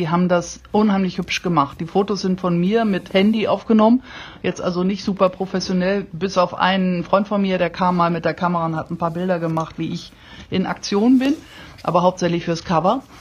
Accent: Schleswig-Holstein, Germany; Ich bin gebürtige Schleswig-Holsteinerin und deshalb in Schleswig-Holstein. Es ist in jeder Hinsicht eine Heimkehr, was ich da mache.

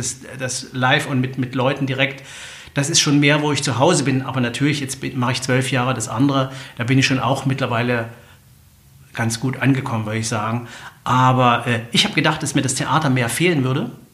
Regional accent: Erfurt, Thuringia, Germany; moved away as an adult; also born or lived in Leipzig; now in Stuttgart, Germany; Als Erfurter nach Stuttgart kommt man über die Arbeit. Also, von Erfurt weg bin ich zum Studium gegangen nach Leipzig.

